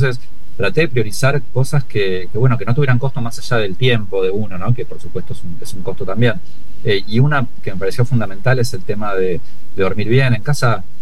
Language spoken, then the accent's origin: Spanish; Argentina; La Argentina es un país que duerme muy mal, somos muy nocturnos, todo termina muy tarde